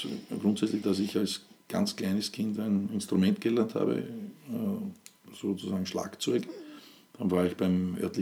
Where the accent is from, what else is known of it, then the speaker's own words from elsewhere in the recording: Burgenland, Austria; was man auch bei uns im Burgenland. Im Burgenland war eigentlich nie dieses Bundesland